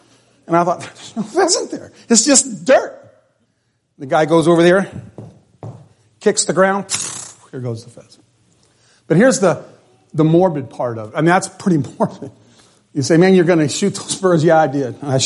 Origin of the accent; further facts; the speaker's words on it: California, United States; When I was a kid growing up in the San Joaquin Valley, California, there were pheasants.